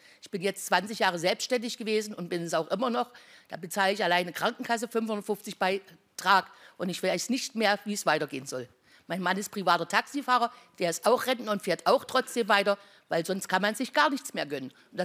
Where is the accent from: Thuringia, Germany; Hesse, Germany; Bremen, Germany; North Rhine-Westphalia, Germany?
Thuringia, Germany; Eisenach; Ich komme aus Eisenach.